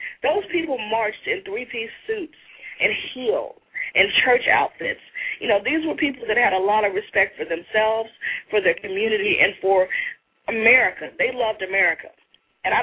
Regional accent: Birmingham, Alabama, United States; born there; moved away as an adult; I was born in Birmingham, Alabama, in the heart of, you know, where the civil rights struggle happened. And I was 22 when I came to D.C.

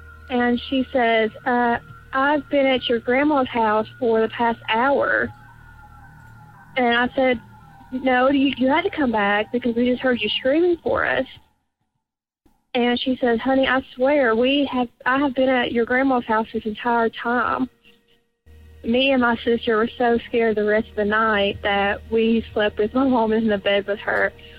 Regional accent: Tennessee, United States; I am from Tennessee.

